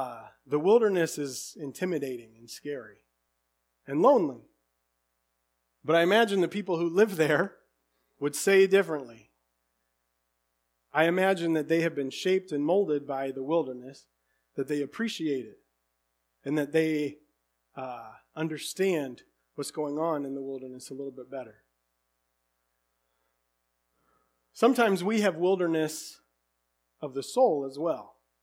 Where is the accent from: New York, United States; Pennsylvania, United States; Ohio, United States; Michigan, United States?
Michigan, United States; Jackson; But in where I grew up down in the Jackson area and here, there is always sign of human habitation.